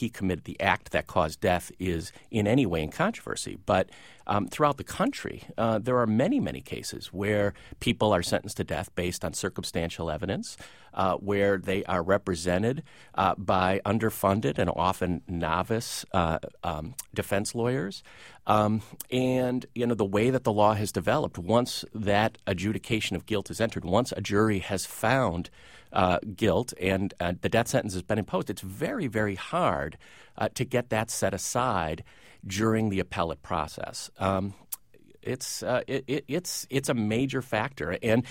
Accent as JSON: {"language": "English", "town": "Chicago", "region": "Illinois", "country": "United States", "tie": "born or raised there", "said": "And, you know, I grew up in Chicago."}